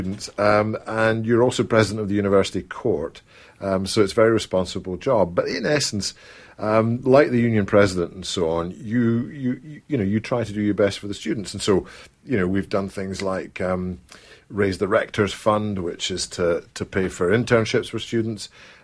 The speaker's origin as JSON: {"language": "English", "town": "Kelso", "region": "Scotland", "country": "United Kingdom", "tie": "born or raised there", "said": "I did a paper round in my hometown in Kelso in the Borders"}